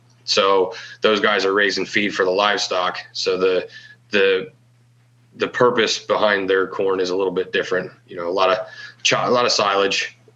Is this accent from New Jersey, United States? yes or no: yes; New Jersey, United States; They don't look at me as funny as the people from the I states when I tell them I'm a farmer from New Jersey.